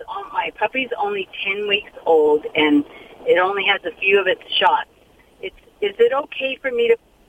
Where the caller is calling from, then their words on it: Santa Fe Springs, California, United States; Santa Fe Springs.